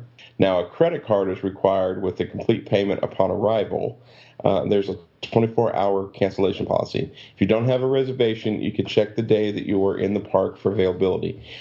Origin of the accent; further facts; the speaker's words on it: the South, United States; I'm from the South. It's pecan.